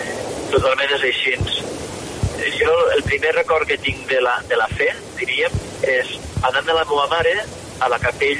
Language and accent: Catalan; Tortosa, Catalonia, Spain; No em vaig deixar de petit a Tortosa, estàvem amb tu, Tomàs, no?